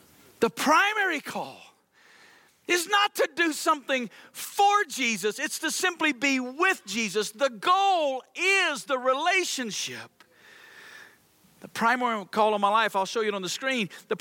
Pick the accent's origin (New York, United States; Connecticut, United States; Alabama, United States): Alabama, United States; now in Las Vegas, United States; I grew up in Alabama. In Alabama, you don't go to Las Vegas.